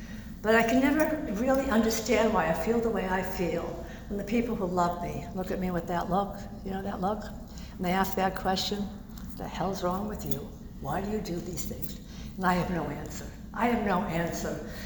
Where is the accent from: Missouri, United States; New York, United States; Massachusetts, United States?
Massachusetts, United States; Boston; And you know, I'm from Boston. I know how to work.